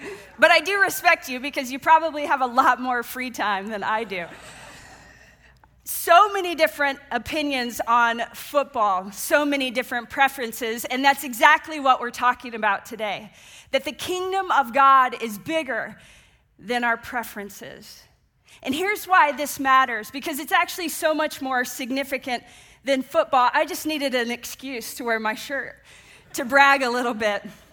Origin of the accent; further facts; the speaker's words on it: Kansas City, Missouri, United States; I'm from Kansas City, and I have a dad and a brother, and we are diehard, passionate fans.